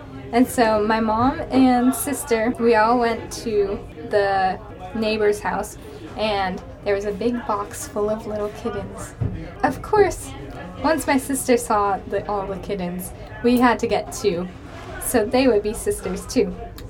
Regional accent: Pennsylvania, United States; I'm from Pennsylvania.

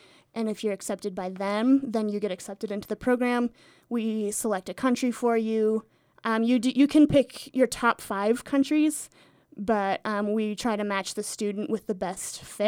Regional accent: Carbondale, Illinois, United States; I'm from Carbondale.

